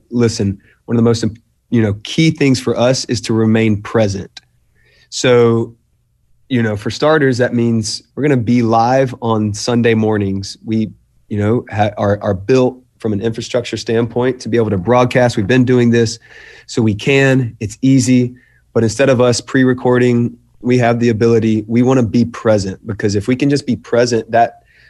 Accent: Beaufort, South Carolina, United States; now in Charlotte, United States; It's home. We've been here 13 years. I'm more or less a Carolina boy, though. I grew up near Beaufort, South Carolina, Charleston, South Carolina area. Yeah, I'm Carolina.

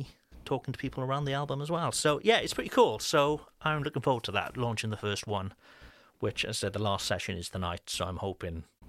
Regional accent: Cardiff, Wales, United Kingdom; which isn't far from my hometown in Cardiff.

